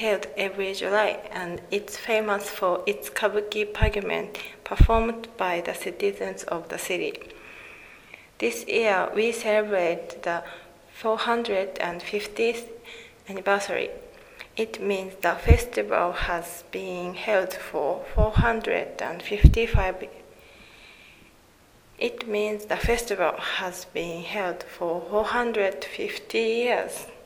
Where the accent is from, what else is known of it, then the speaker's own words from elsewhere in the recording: Tochigi, Japan; I'm going to introduce summer festival of my hometown in Tochigi Prefecture